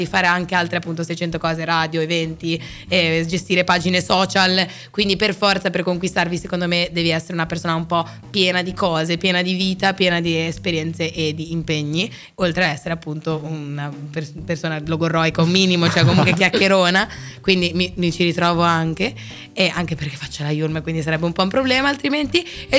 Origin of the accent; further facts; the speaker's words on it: Genoa, Liguria, Italy; Non sono milanese, sono genovese, però mi piace molto quella parte lì di cibo milanese.